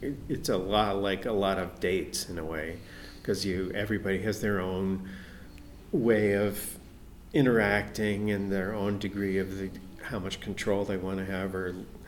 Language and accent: English; New York City, New York, United States; working in theater in New York City, which is where I'm from. I'm from the East Coast.